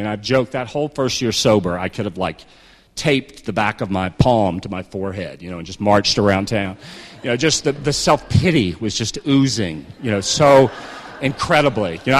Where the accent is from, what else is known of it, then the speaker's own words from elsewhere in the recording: the South, United States; You know, growing up in the South, being, you know, having my background